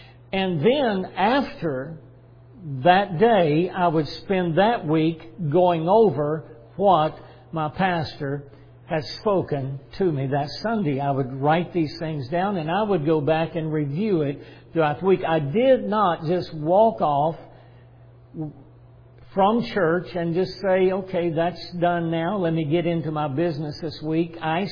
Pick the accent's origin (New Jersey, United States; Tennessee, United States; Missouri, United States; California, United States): Tennessee, United States; Chattanooga; also born or lived in Florida; moved back to my hometown, and we was in a church in Chattanooga, Tennessee